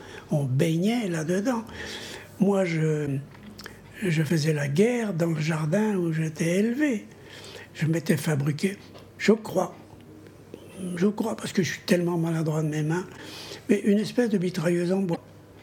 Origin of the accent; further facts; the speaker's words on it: Centre-Val de Loire, France; moi je suis du Loir-et-Cher. J'ai eu une enfance villageoise